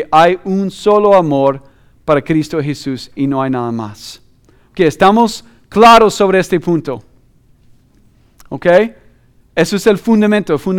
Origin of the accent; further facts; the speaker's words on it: Nicaragua; todo lo que yo he sufrido como mujer nicaragüense